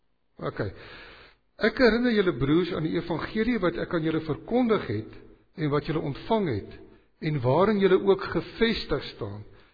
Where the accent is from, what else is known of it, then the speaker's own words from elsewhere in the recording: Sabie, Mpumalanga, South Africa; ek het op Sabie groot geword, mama het daar gebly